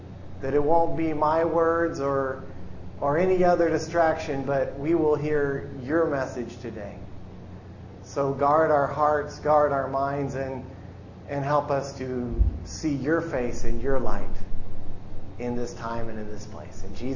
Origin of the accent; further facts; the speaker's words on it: Missouri, United States; now in Cambodia; and I'm from Missouri too, so it's we'll have to talk and speak. We'll slip into our native dialect.